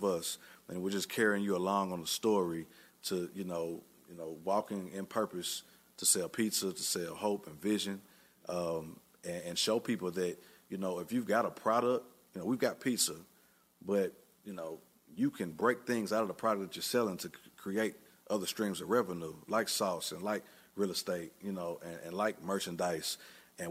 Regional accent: Tennessee, United States; we're from Tennessee, you know, a lot of local farm goods and, you know, people know, you know, Tennessee for that. However, we grew up, you know, in the city and listened to hip hop

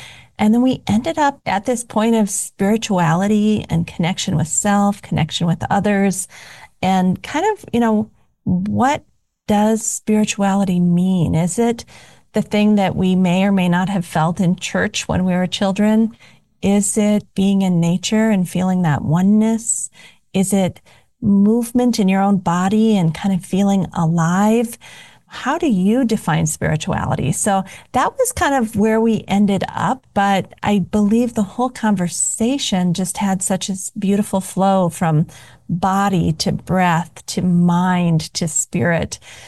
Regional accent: Midwest, United States; also born or lived in California; I was a Midwesterner, moved to California for almost 30 years, and then about a year ago came back home.

